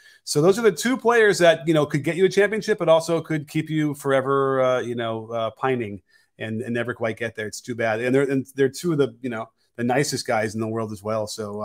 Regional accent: Chicago, Illinois, United States; I grew up in Chicago. I was there at ground zero for his rookie year.

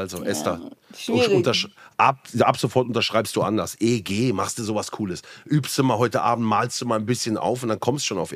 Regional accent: Baden-Württemberg, Germany; Ich komme ja auch hier aus dem Schwarzwald. Wir haben oben auch ein paar Skilifts.

